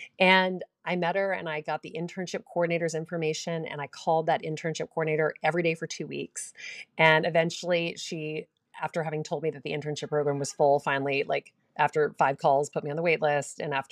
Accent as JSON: {"language": "English", "region": "Louisiana", "country": "United States", "tie": "born or raised there", "lives_now": "New York City, United States", "said": "Well, I grew up in Louisiana, which is such a great way to grow up as a child. I mean, it's warm, you know, pretty much the entire year."}